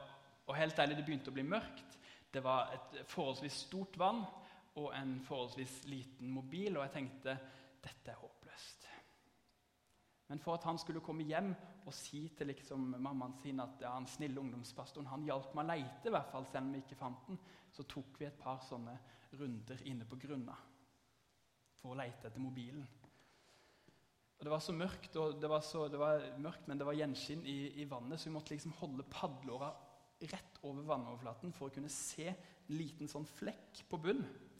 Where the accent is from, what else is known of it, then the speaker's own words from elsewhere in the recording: Arendal, Agder, Norway; now in Lyngdal, Norway; Jeg født og oppvokst i Arendal by og i Arendal misjonskirke. Og det mange kjente fjes her, og det godt. Men de siste to årene så har jeg bodd i Lyngdal og jobbet som ungdomspastor der.